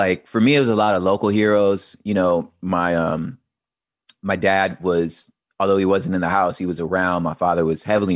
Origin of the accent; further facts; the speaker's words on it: Los Angeles, California, United States; Now, granted, I grew up in Los Angeles, which was remarkably diverse, you know